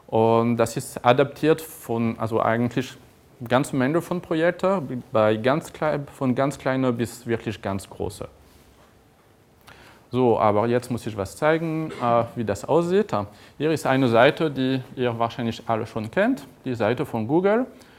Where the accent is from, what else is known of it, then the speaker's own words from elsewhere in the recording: France; German is a second language; now in Germany; So, wie ich das nicht verstecken kann, bin ich Franzose. Ich arbeite aber in Deutschland, ich wohne in der Nähe von Bonn.